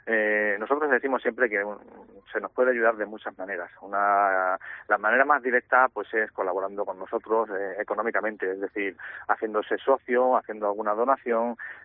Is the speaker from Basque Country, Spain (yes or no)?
no; Almendralejo, Extremadura, Spain; nosotros que somos de Almendralejo, estamos afincados en Almendralejo, pues claro, aquí en Almendralejo ya la gente nos conoce